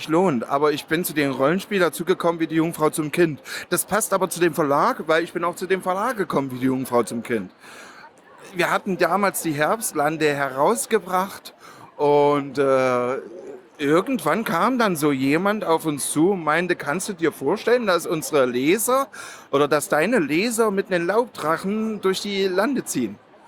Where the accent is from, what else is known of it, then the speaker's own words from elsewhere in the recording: Leipzig, Saxony, Germany; born there; Ich bin ja gebürtiger Leipziger